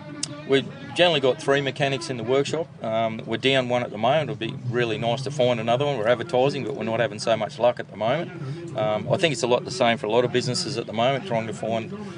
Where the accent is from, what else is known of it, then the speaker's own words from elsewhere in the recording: Tamworth, New South Wales, Australia; also born or lived in Caloundra, Australia; now in Toowoomba, Australia; not born and bred in Toowoomba, no. I actually come across, I'm a Tamworth boy actually, so I come up from Tamworth years ago, lived in Caloundra for a number of years, and we moved to Toowoomba roughly 18 years ago.